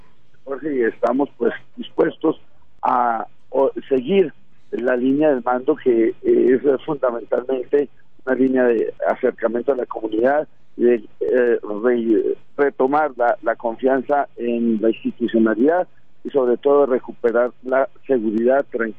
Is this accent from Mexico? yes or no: no; Barranquilla, Atlántico, Colombia; now in Tumaco, Colombia; Me considero barranquillero, curambero, carnavalero, rebolero